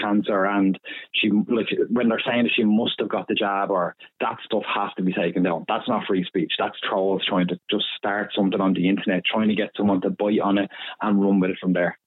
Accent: Bray, County Wicklow, Ireland; I'm from Bray myself, so

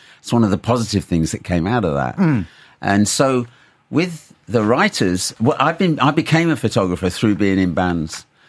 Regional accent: Leicester, East Midlands, United Kingdom; I came from a Midlands working class family. I'm from Leicester.

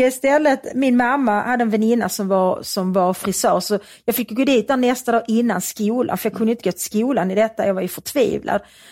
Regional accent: Svedala, Skåne, Sweden; Och jag jobbade extra som barnflicka hos en frisör i Svedala, där jag växte upp

